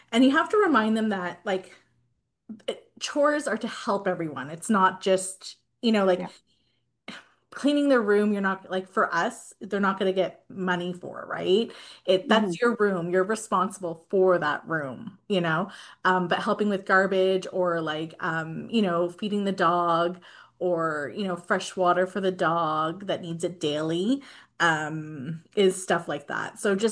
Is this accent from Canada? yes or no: yes; Ottawa, Ontario, Canada; born there; I was born here in Ottawa, Canada. My parents, my mom and dad are from Brazil.